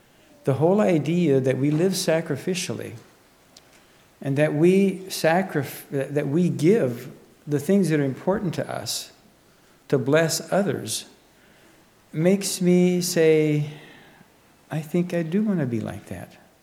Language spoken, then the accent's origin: English; United States; I'd like to be like the church of Smyrna almost, because I am American. I am a Mennonite who has worked hard